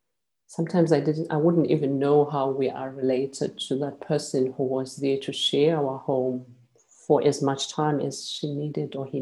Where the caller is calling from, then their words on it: South Africa; I'm joining you from South Africa.